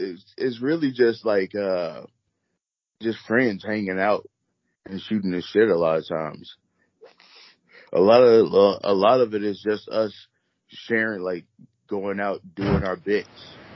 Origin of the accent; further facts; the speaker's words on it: Chicago, Illinois, United States; now in Indianapolis, United States; You know, I'm from Chicago.